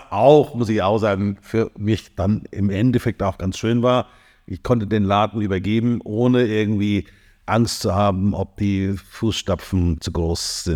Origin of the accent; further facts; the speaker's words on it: Bavaria, Germany; born there; accent: Franconian; also born or lived in Palatinate; now in Hamburg, Germany; Ich bin gebürtiger Franke, habe in der Pfalz studiert und bin, jetzt muss ich, meine Kinder sind 37 und dann ein Jahr vorher, also 38 Jahre lebe ich schon in Hamburg.